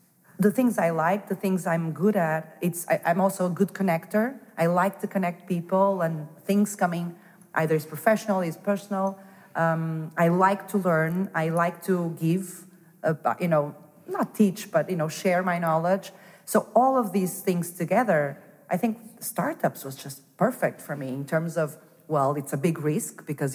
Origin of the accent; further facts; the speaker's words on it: Porto, Norte, Portugal; moved away as an adult; also born or lived in Denmark; So I was born in Porto and raised in Porto